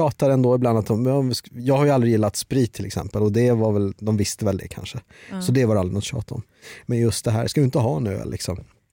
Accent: Bangladesh; jag är ju faktiskt från Bangladesh

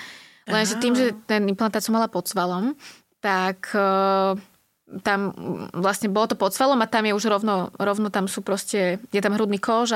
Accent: Malacky, Bratislava Region, Slovakia; som z Malaciek, je to ďaleko.

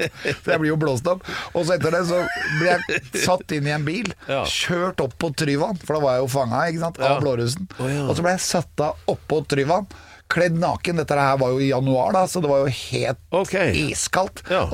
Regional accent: Oslo, Norway; Og det er jo der jeg er fra.

